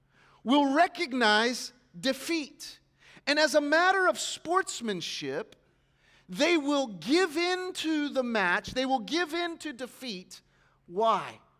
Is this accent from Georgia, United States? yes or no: no; South Carolina, United States; Also, South Carolina was there, and I'm from South Carolina, so I have a little bit of a rooting stake in the Gamecocks, small state school.